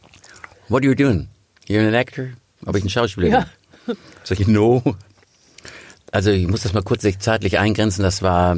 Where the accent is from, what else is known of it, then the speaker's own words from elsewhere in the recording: Germany; Und als ihr dann mitkriegt, ich bin Deutscher, und dann, wenn ich da was vorspiele